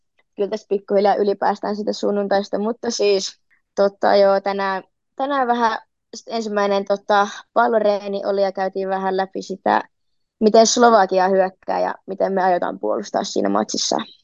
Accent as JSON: {"language": "Finnish", "town": "Kuopio", "region": "North Savo", "country": "Finland", "tie": "born or raised there", "said": "mä oon siis ihan Kuopiosta kotoisin, Kuopiossa syntynyt ja aina asunut siellä"}